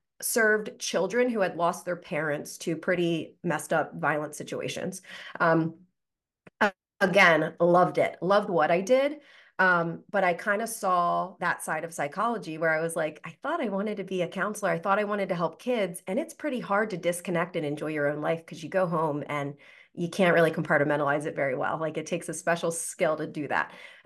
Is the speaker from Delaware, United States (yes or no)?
yes; Delaware, United States; We are both from Delaware.